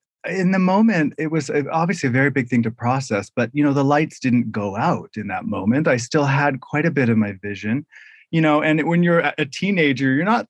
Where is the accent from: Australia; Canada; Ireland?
Canada; Vancouver, British Columbia; now in Seattle, United States; I live in Seattle, Washington. However, I am originally from Canada. I was born in Vancouver, BC.